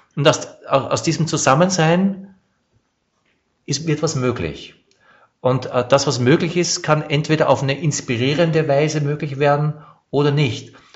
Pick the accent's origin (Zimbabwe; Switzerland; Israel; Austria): Austria; now in Frankfurt, Germany; du bist Holländer, ich bin Österreicher, du bist Berliner. wir leben hier in Frankfurt